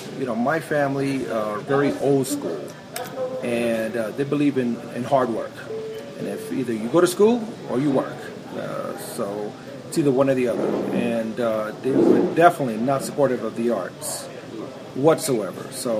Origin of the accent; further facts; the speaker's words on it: New York City, New York, United States; You know, I grew up in the 80s, and I grew up in Spanish Harlem, New York.